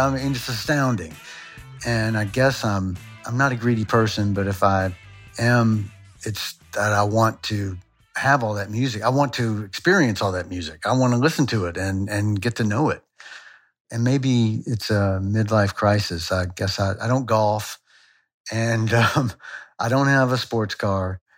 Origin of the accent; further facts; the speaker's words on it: Bardstown, Kentucky, United States; now in Louisville, United States; I grew up in Bardstown, Kentucky, live in Louisville, Kentucky.